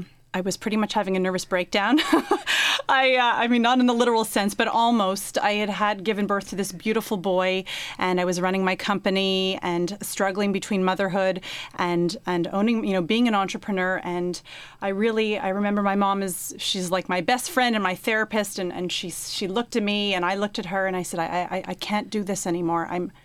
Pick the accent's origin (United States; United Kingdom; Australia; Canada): Canada; Mount Royal, Quebec; I grew up in TMR, and yeah. No, I don't live there anymore, but I grew up there.